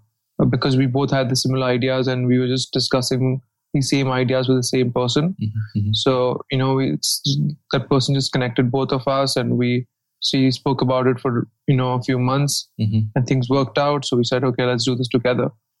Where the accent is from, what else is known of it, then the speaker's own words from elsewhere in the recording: Mumbai, Maharashtra, India; I'm from Mumbai.